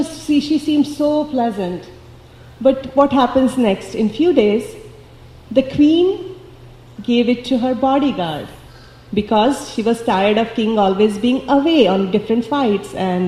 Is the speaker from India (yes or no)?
yes; India; when I was growing up in India